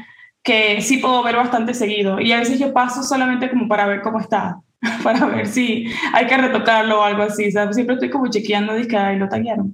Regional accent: Panama; moved away as an adult; also born or lived in United States; now in Dallas, United States; yo sentía que yo había vivido toda mi vida en Panamá y que quizás no iba a ser beneficioso para mí vivir el resto de mi vida en Panamá sin haber experimentado otro lugar. Y bueno, yo nací en Estados Unidos

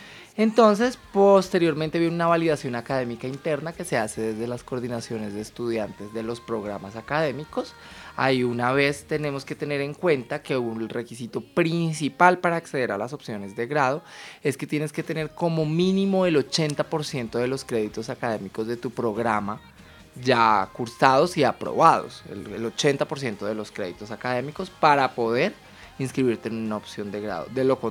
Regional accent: Colombia; como buenos colombianos, pues nos gusta dejar todo para lo último

